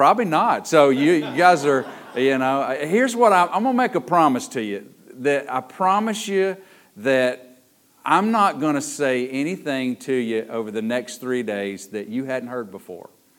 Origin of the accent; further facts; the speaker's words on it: Athens, United States; I'm from the Athens area. I grew up in the country outside of Athens. I know y'all find that hard to believe that I grew up in the country, but that's where I come from.